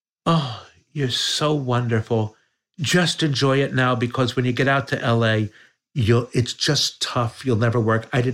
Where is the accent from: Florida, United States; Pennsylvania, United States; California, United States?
Pennsylvania, United States; also born or lived in Trenton; Maybe even from Yardley, but I was raised in Pennsylvania.